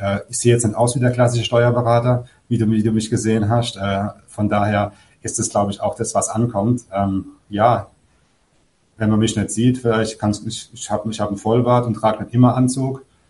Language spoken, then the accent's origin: German; Rhineland-Palatinate, Germany; born there; Ich komme gebürtig aus der Pfalz, daher schlägt mein Herz für die Pfalz.